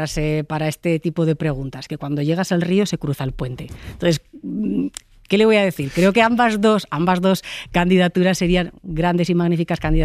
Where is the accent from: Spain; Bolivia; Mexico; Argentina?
Spain; Pues imagínese, sobre competiciones nacionales, donde me gusta que se jueguen, lógicamente, en mi país.